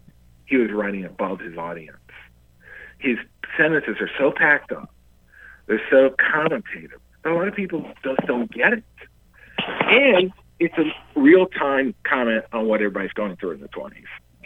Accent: Richmond, Virginia, United States; I'm from Virginia originally, so we had this in Richmond.

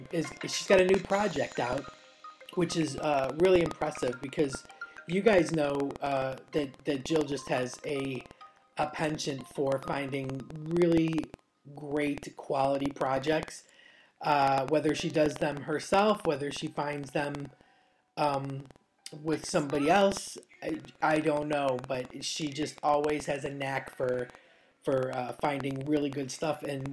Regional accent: United States; now in London, United Kingdom; I am an American lesbian living in London.

